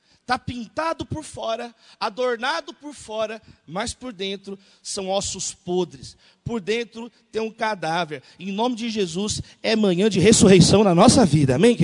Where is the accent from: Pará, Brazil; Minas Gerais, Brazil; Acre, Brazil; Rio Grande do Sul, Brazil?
Minas Gerais, Brazil; also born or lived in São Paulo; Eu nasci em São Paulo, cresci em Minas Gerais, formei em Minas Gerais, casei lá. Então, morei muitos anos em Minas.